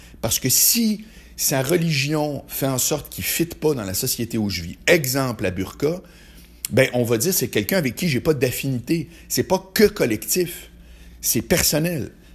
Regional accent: Charlesbourg, Quebec, Canada; Moi, je viens de Charlebourg, OK? Faut-tu que j'en dise plus pour qu'on comprenne papa, maman, marié, catholique, baptême, blanc, francophone

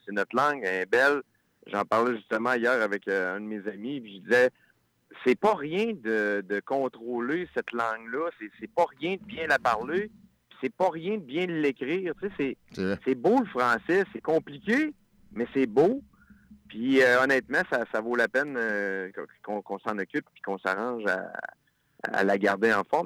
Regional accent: Saint-Nazaire-de-Dorchester, Quebec, Canada; accent: Beauce; moi, je viens de Bellechasse, je viens de Saint-Nazaire, puis quand j'ai commencé ma carrière, je veux pas, quand je suis arrivé à Québec, ben là, on me disait que j'avais un accent de la Beauce.

